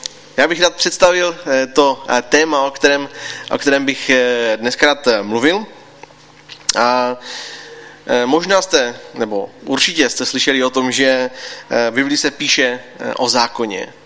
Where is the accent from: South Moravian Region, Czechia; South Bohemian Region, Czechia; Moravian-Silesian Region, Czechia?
Moravian-Silesian Region, Czechia; Třinec; a jsem z Třince, jak už bylo řečeno, nejsem sice z Třince Lištne, ale jsem z Třince ze Sosny.